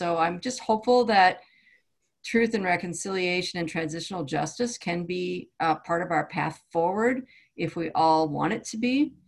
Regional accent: Minneapolis, Minnesota, United States; And I'm also from Minneapolis, and the murder of George Floyd hit our community hard

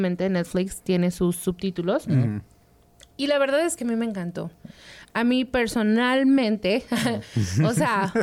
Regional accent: Mexico; now in United States; como muchos mexicanos somos morenos

